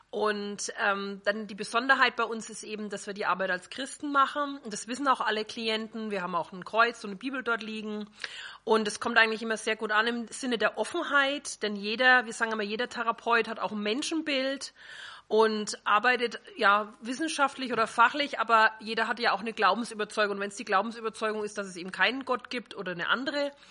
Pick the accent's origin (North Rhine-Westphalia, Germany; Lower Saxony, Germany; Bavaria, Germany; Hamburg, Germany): Bavaria, Germany; Bayreuth; Und wir kommen aus Bayreuth